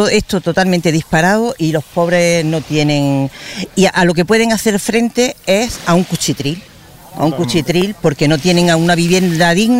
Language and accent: Spanish; Granada, Andalusia, Spain; also born or lived in Salobreña; Yo soy de Granada. Sí, bueno, mitad Granada, mitad Salobreña.